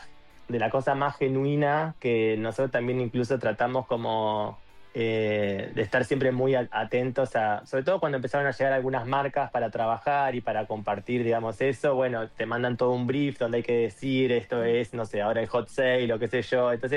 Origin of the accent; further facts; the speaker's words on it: Rosario, Santa Fe, Argentina; yo soy de Rosario